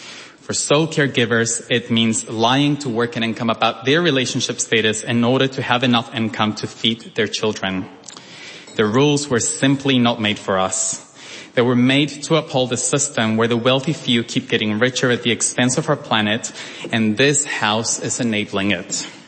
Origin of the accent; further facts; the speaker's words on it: Tijuana, Baja California, Mexico; moved away as an adult; also born or lived in Mexico City; I was born in Mexico City, but I grew up in Tijuana until I was 18.